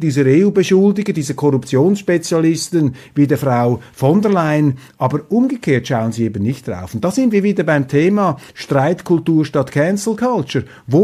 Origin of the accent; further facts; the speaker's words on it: Switzerland; Da sage ich als Schweizer, als Demokratie-Sachverständiger und unbedingter Demokratiebefürworter